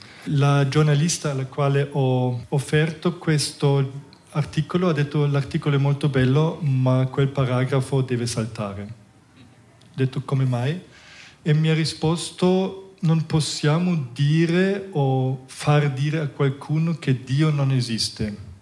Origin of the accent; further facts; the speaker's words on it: Germany; moved away as an adult; now in Switzerland; venendo da un altro paese persino, sono cresciuto in Germania, sono venuto in Ticino a 20 anni